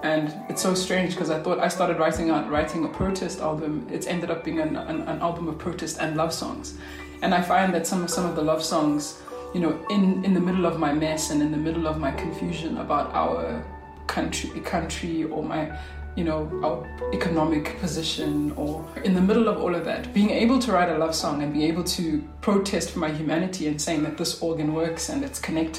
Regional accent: Eastern Cape, South Africa; now in Johannesburg, South Africa; I'm originally from the Eastern Cape, based in Johannesburg at the moment. And I come from a small coastal town where songwriting and story is, you know, almost like a heritage.

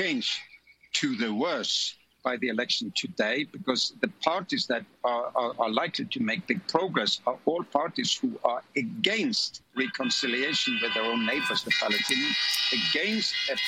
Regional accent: Oslo, Norway; two-thirds of the municipality of my hometown of Oslo in Norway.

